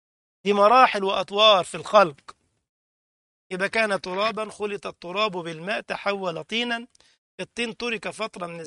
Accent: Egypt; ولا القرود اللي عندنا في مصر

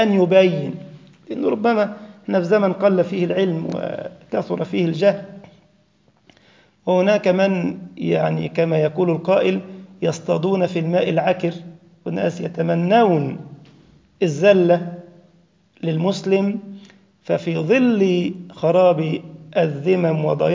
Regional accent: Egypt; عندنا في مصر مثلا الزوجة تريد أن تضر زوجها

